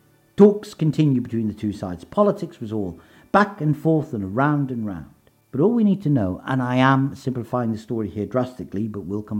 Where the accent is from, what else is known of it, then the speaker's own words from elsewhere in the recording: London, United Kingdom; I think as a Londoner, I can honestly say, he sounds great, doesn't he?